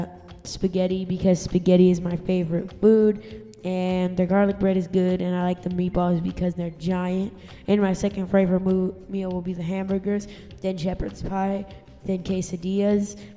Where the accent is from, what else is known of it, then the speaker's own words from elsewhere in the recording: Stockton, California, United States; I'm 13, and I come from Stockton, California.